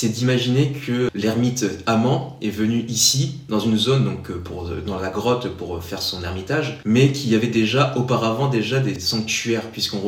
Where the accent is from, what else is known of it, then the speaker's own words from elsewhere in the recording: northern France, France; Moi, je viens du nord de la France